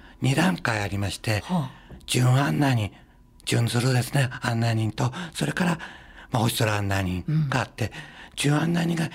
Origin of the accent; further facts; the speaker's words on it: Nishinomiya, Hyogo, Japan; はい、私は西宮出身で